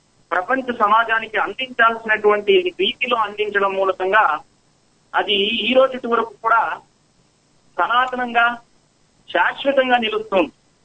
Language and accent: Telugu; Hindupur, Andhra Pradesh, India; నాది హిందూపుర గ్రామం.